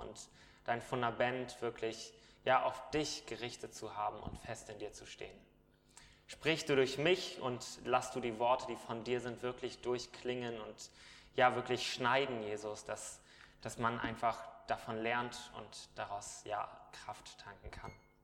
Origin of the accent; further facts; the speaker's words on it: Braunschweig, Lower Saxony, Germany; Mach das bitte in der Heimat, ich komme aus Braunschweig und such da eine Location.